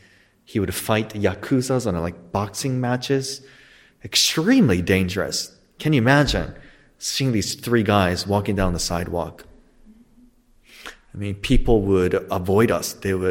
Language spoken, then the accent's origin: English; Japan; English is a second language; I was born in Japan.